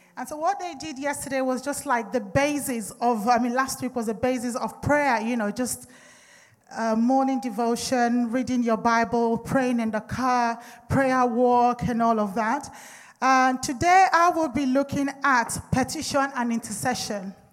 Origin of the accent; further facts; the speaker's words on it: Nigeria; One of the things I saw when I was growing up in Nigeria